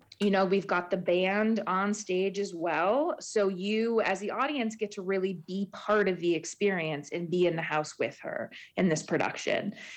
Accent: Juneau, Alaska, United States; I grew up in Juno.

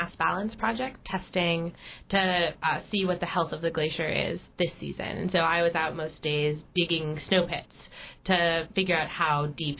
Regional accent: Chapel Hill, North Carolina, United States; I'm from Chapel Hill, North Carolina, and I went to college up in Amherst, Massachusetts.

